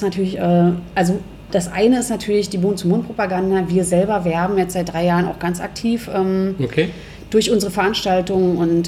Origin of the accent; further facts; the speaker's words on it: Königs Wusterhausen, Brandenburg, Germany; Ich komme ursprünglich aus Königs Wusterhausen und sage immer, bin in der Straße groß geworden, zumindest gastronomisch gesehen.